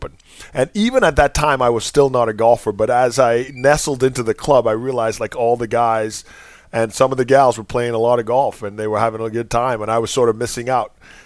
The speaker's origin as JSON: {"language": "English", "country": "Bahamas", "tie": "born or raised there", "said": "I grew up in the Bahamas, and like many kids in my era, you know, I played every sport. You know, we had a very modest upbringing. You know, we grew up in a sort of what I would describe as a sort of lower middle class neighborhood."}